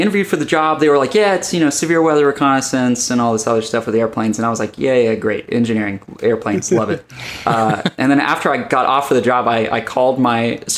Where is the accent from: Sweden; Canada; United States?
United States; West Virginia; I have like a lot of vivid memories of growing up in West Virginia and sort of, you know, sitting out on the front porch with my grandpa and my mom